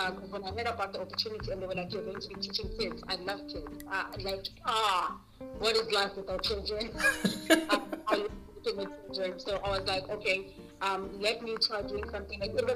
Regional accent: Johannesburg, Gauteng, South Africa; moved away as an adult; now in China; Oh, I'm originally from South Africa, Joburg, and I've been in China since 2019, November. So I've been here for close to 2 years and a half.

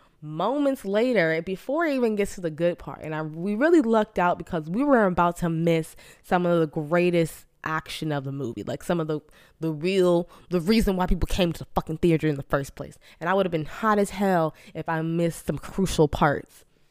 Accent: Florida, United States; I'm from Florida. We don't play out here.

